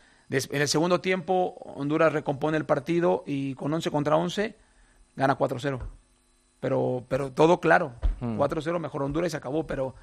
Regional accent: Mexico; now in Madrid, Spain; de hecho sí soy español mexicano. O sea, mi abuelo era español, mi madre es española

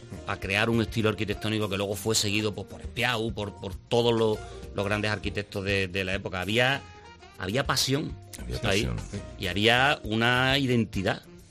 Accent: Seville, Andalusia, Spain; nací y me crié en el barrio del Porvenir.

